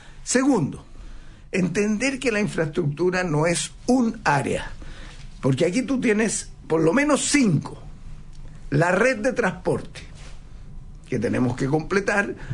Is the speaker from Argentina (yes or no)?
no; Chile; yo quiero ser realista y que mostremos que somos capaces los chilenos de tener un camino